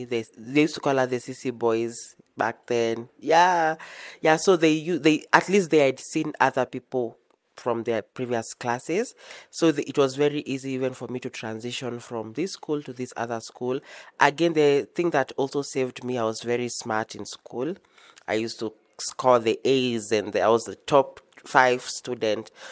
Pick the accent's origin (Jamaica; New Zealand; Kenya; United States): Kenya; Naivasha, Nakuru County; now in Nairobi, Kenya; I was born and raised in Naivasha at a small estate called Lakeview Estate. I've grown up there for the entire time of my life, for the better part of my life. Yeah, and I moved back to Nairobi